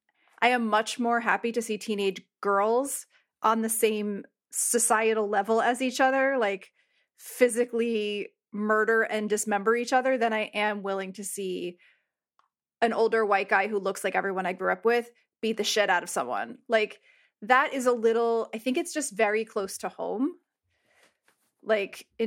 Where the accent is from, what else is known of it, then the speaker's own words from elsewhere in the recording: United States; as a female identified person growing up in the United States, I feel the threat of violence from men on a daily basis.